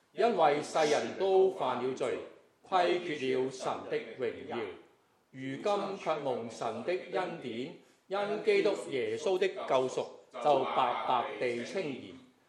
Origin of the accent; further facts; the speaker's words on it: Guangdong, China; 我哋广东人话晒话，